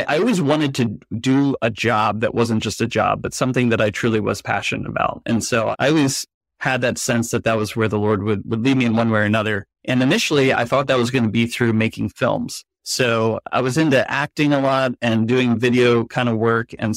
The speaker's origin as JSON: {"language": "English", "town": "Philadelphia", "region": "Pennsylvania", "country": "United States", "tie": "born or raised there", "said": "Yeah, so I'm coming from the Philadelphia area. This is kind of where I was born and raised, and I'm still here."}